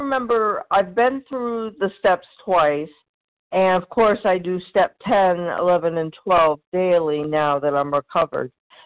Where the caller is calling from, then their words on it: Maine, United States; The state of Maine.